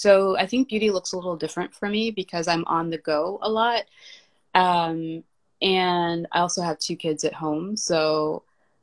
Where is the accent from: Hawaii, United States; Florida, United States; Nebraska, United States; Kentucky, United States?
Kentucky, United States; So, our hemp seed oil is from Kentucky, my home state.